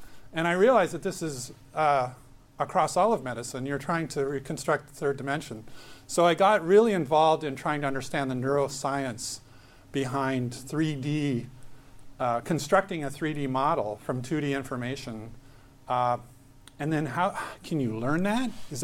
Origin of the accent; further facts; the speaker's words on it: Ontario, Canada; born there; also born or lived in Toronto, Canada; So I was born in Canada, like I said. So of course I lived in Toronto for 23 years